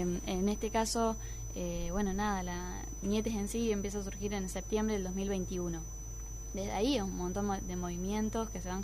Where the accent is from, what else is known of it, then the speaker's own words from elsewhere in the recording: Arequito, Santa Fe, Argentina; Yo no soy de Rosario, soy de Arequito, entonces también se vivió distinto.